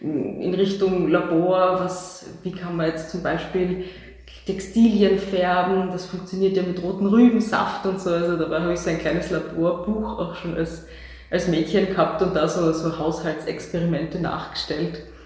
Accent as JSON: {"language": "German", "town": "Kumberg", "region": "Styria", "country": "Austria", "tie": "born or raised there", "said": "Und ich bin aufgewachsen in Graz Umgebung, in Kumberg, das ist ein kleiner Ort"}